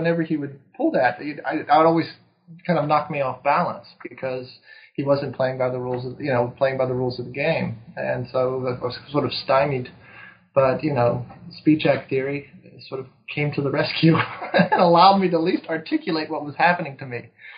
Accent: East Coast, United States; also born or lived in Texas; I grew up on the East Coast, lived in Texas for a number of years

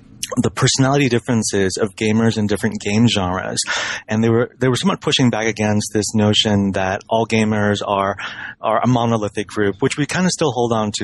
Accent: Hong Kong; You know, I grew up in Hong Kong.

